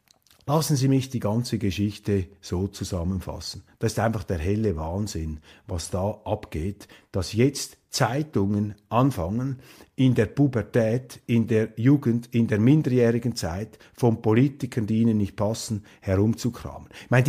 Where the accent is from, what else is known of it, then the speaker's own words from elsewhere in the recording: Switzerland; Also hier als Schweizer, jenseits der Landesgrenze, schaue ich mir das an.